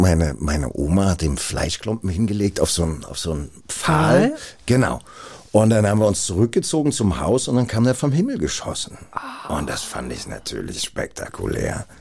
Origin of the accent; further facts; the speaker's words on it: Berlin, Germany; als Berliner